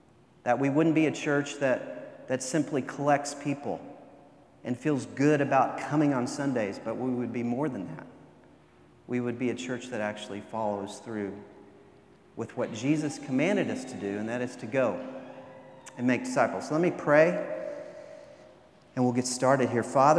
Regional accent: United States; And I am thankful to be an American.

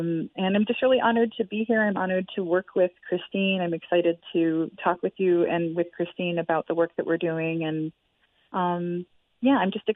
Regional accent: New York, United States; I'm from the Oneida Nation, as you mentioned, Turtle Clan. I'm calling to you today from my homelands of Dish With One Spoon Treaty, which is the Western New York area.

